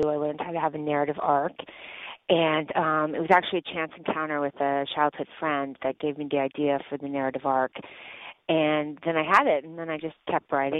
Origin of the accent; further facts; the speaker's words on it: Chicago, Illinois, United States; Sure. I grew up in Chicago in the 70s, 80s, and I knew I always wanted to be a writer.